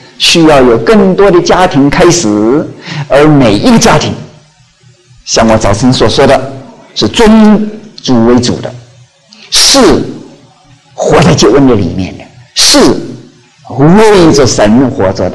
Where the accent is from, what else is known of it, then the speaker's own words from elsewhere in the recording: Jiangnan, China; 特别是我是江南来的，我们那里有燕子